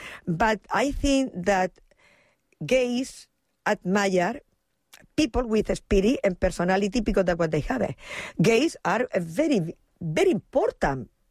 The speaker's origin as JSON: {"language": "English", "country": "Spain", "tie": "born there", "second_language": "English", "said": "You better look into my background and my biography. I didn't speak English. Because when you're born in Spain, you learn French, because it's very near, or you learn Italian because it's very, very similar."}